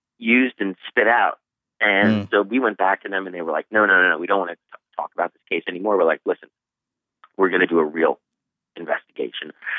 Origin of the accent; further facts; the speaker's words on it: Long Island, New York, United States; In Long Island, which is basically kind of like in our backyard of New York City, and I'm originally from Long Island, I was born there